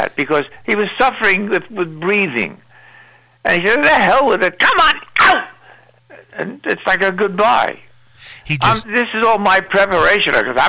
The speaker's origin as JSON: {"language": "English", "town": "Brooklyn", "region": "New York", "country": "United States", "tie": "born or raised there", "said": "I never had a 10-cent salami sandwich in all my 20 years while I was growing up in Brooklyn."}